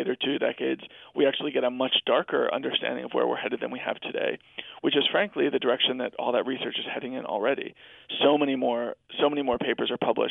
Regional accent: New York, United States; you know, I'm a New Yorker, and I literally don't understand how you could continue to live here

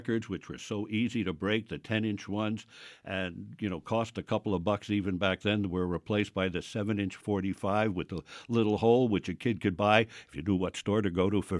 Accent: Bronx, New York, United States; I grew up in the Bronx

